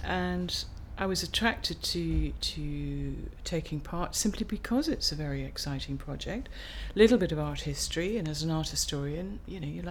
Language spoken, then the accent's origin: English; East of England, United Kingdom; my date of birth is the 6th of May 1941, which makes me 68, and I come from Norfolk, from a village just south of Norwich.